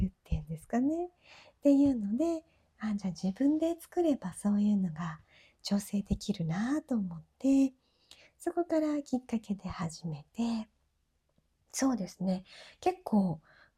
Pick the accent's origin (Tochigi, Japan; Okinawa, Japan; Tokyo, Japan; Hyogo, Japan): Tokyo, Japan; 東北の方ですかとかよく聞かれたりしてましたが、実は東京生まれ東京育ちになります。